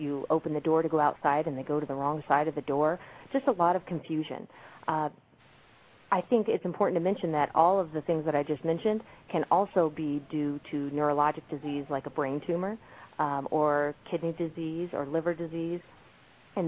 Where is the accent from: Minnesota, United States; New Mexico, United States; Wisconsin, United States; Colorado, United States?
Colorado, United States; Colorado Springs; I was raised in Colorado Springs. My mother worked for the zoo.